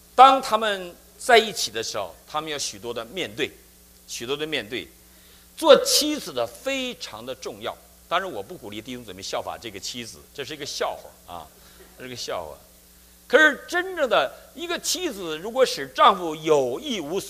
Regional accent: Wangkui County, Heilongjiang, China; now in United States; 那我生在中国黑龙江省望奎县郊区第四中学。

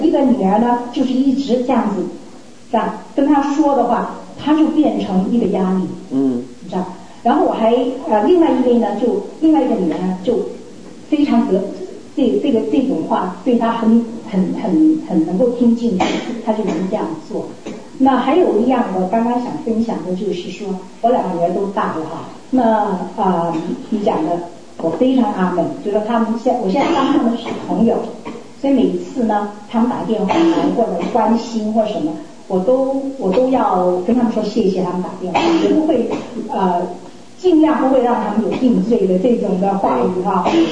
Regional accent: United States; 你知道吗，我从小的时候是在美国长大的

